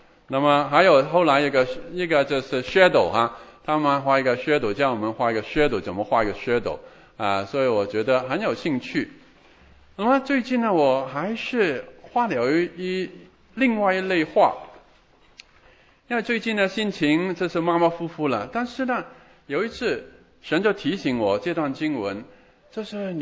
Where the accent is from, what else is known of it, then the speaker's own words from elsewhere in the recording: Guangdong, China; 我们广东人那个汤水很要紧的